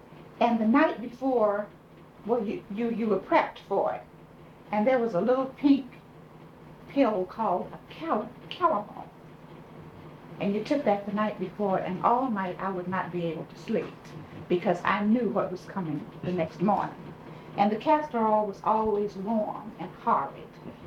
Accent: Pendleton, United States; But I don't ever recall that growing up in Pendleton, ever recall hearing of anyone going to the hospital.

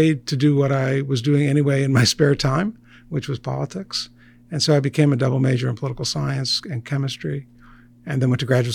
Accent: Buffalo, New York, United States; No, I grew up in Buffalo until I went off to college.

